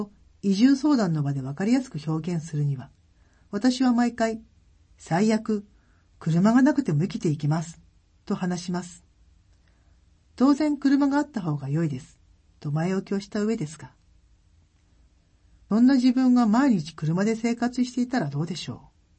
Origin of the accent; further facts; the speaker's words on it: Fukushima, Japan; also born or lived in Ishikawa / Saitama; now in Okaya, Japan; 私は出身が福島県で、その後石川県、埼玉県と住んだことがあります。